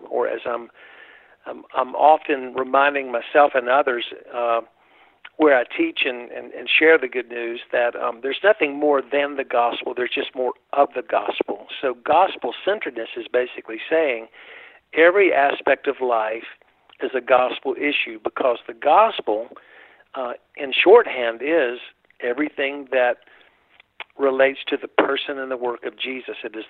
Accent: North Carolina, United States; The background I grew up in, the spiritual envelope I grew up in North Carolina

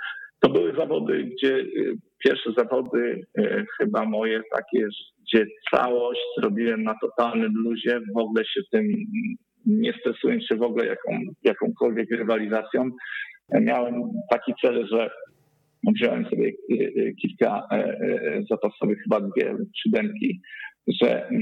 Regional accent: Lubin, Lower Silesian Voivodeship, Poland; my to nazywamy górniczą metodą, ponieważ pochodzimy z Lubina tutaj

